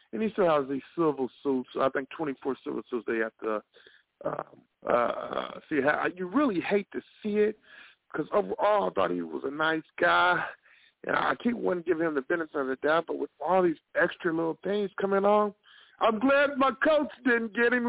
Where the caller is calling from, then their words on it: Ocho Rios, Saint Ann Parish, Jamaica; I'm calling from Ojos Rios, baby.